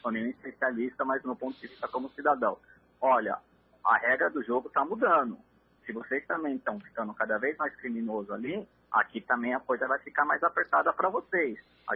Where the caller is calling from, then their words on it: São Paulo, Brazil; Eu sou de São Paulo, mas hoje eu estou ouvindo o programa via internet aqui da cidade de Uberlândia.